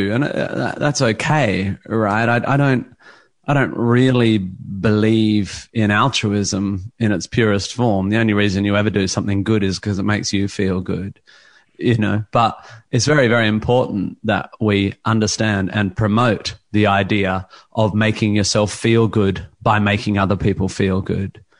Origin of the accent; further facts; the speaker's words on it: Perth, Western Australia, Australia; I come from Perth in West Australia. There was like one pub that did stand-up, and it just wasn't my world.